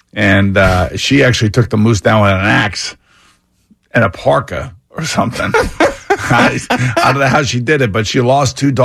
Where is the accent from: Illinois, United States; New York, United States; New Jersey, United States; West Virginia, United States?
New York, United States; And I was like, I'm from New York. I'm like, what's a moose going to do?